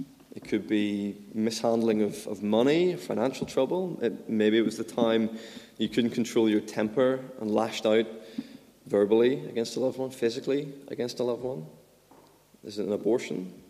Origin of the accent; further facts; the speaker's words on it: Belfast, Northern Ireland, United Kingdom; I've never carried a petrol bomb, even though I'm from Belfast.